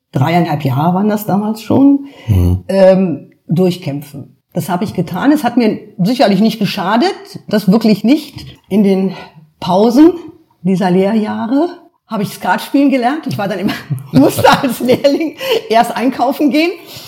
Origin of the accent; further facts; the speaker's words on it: Göttingen, Lower Saxony, Germany; bin ich in Göttingen, am Waageplatz, in dem jetzigen Haus der Heilsarmee. Also ein richtiges Göttinger Kind. Auch noch innerhalb des Walds, wo man hingehört als Göttingerin, meine ich. Bin jetzt, ja, wie alt bin ich jetzt? Jahrgang 47.